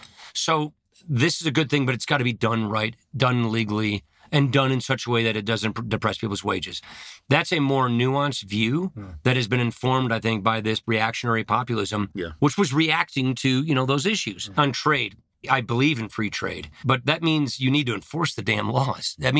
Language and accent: English; Janesville, Wisconsin, United States; I come from Janesville, Wisconsin. I represent the Rust Belt.